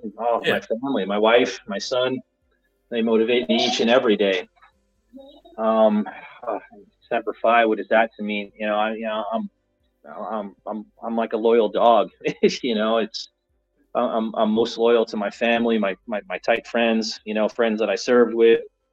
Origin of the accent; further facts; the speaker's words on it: New York, United States; I mean, obviously, I do a lot of camping up in the Catskills and the Adirondacks, just being a New Yorker.